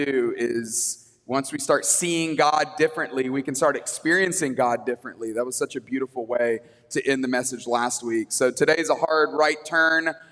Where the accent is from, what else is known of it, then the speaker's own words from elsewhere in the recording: Tuscaloosa, Alabama, United States; But I grew up in a church. I grew up in Tuscaloosa, Alabama, and the church that I grew up in, I felt like they talked about money a lot.